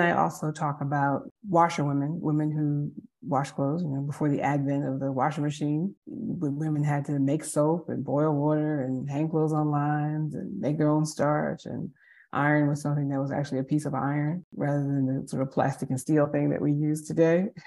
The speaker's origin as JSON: {"language": "English", "region": "New Jersey", "country": "United States", "tie": "born there", "lives_now": "North Carolina, United States", "said": "I was born in New Jersey, but all of my ancestors are Southern. I went to undergrad at University of Virginia in Charlottesville, and then I went to graduate school at Duke. I moved to North Carolina and been here since then."}